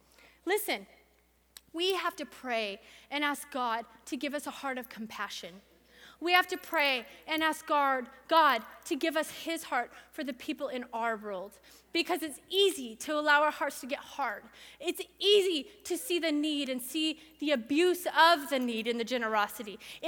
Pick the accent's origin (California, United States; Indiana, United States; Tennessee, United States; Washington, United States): California, United States; We're from California. We live by Cabazon